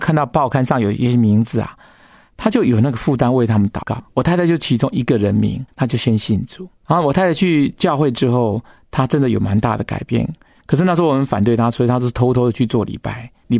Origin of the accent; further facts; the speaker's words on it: China; 因为其实我们中国人一直困在人情在里面